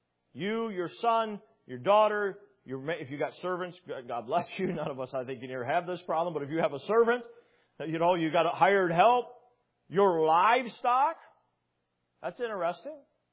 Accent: Brown City, Michigan, United States; I grew up in Brown City in a farming community. I worked on a dairy farm.

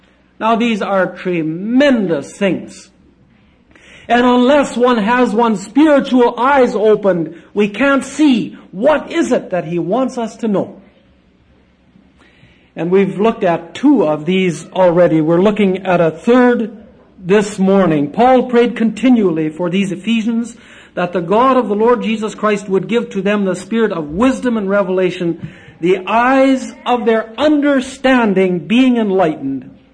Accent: Vanderhoof, British Columbia, Canada; And I remember my hometown

